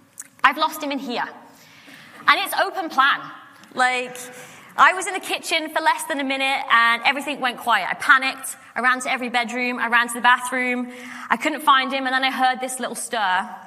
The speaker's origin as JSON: {"language": "English", "country": "United Kingdom", "said": "And as a mum, and I'm British, so there's an emphasis on the U in there"}